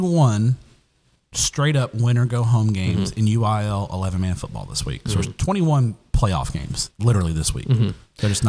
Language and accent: English; Everman, Texas, United States; I'm from Everman.